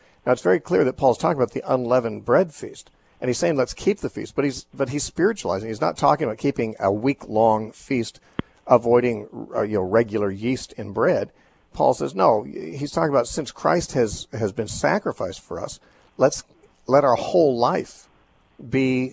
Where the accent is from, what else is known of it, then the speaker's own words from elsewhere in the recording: Texas, United States; I hope the people who are listening in Phoenix, Arizona care as much as this Texan does